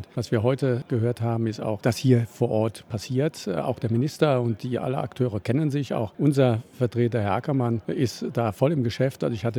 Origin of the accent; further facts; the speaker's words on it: Paderborn, North Rhine-Westphalia, Germany; also ich komme aus Paderborn